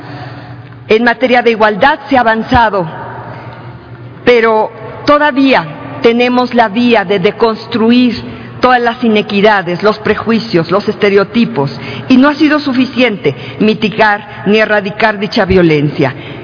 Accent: Puebla, Mexico; de donde soy originaria, del estado de Puebla.

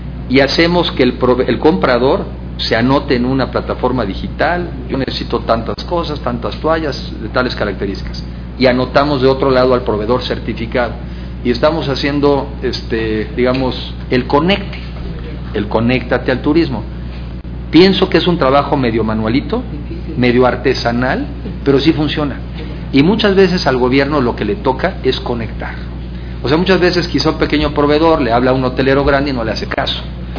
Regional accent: Mexico; está en nuestras manos, como mexicanos, aprovechar esta coyuntura

